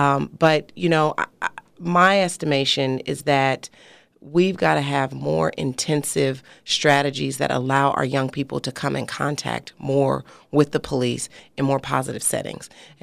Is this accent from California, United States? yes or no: yes; Oakland, California, United States; the commentary by the young people is not unlike my own experience as a young person growing up in Oakland